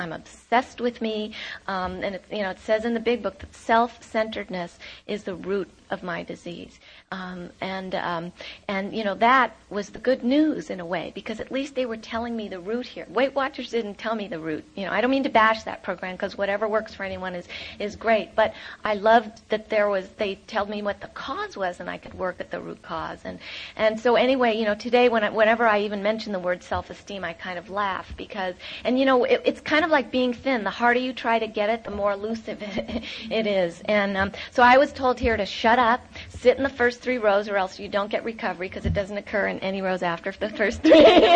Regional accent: New York, United States; I'm sorry, but I'm from Westchester County, New York.

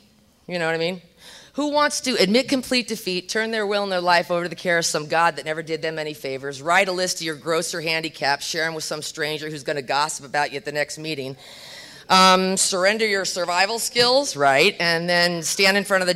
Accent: California, United States; I'm from California, so it's like, I'm fucking sorry.

